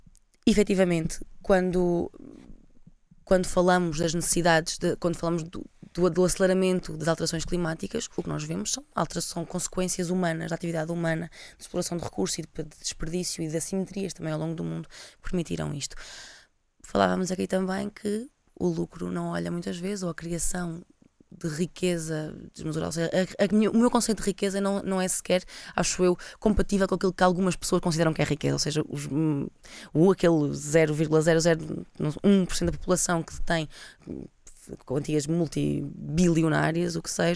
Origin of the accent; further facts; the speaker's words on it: Coimbra, Centro, Portugal; Eu sou cá de Coimbra e eu lembro-me quando fui para a universidade